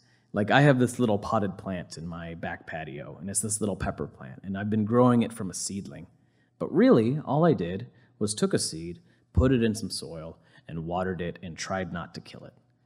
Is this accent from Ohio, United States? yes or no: yes; Ohio, United States; When I was growing up in Ohio, I was a part of this church